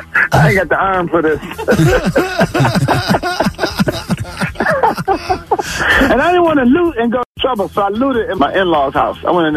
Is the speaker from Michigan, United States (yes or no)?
yes; Detroit, Michigan, United States; I'm from Detroit. I drive rain, snow, sleet.